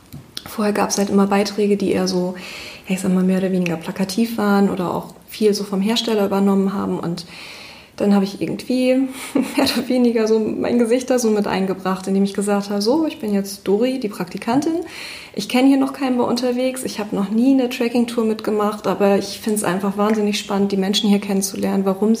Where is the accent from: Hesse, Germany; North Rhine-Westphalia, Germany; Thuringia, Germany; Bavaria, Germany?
North Rhine-Westphalia, Germany; Recklinghausen; now in Wilhelmshaven, Germany; Ich komme eigentlich aus Recklinghausen, wohne aber in Wilhelmshaven, schon ja, eine ganze Weile auch mittlerweile.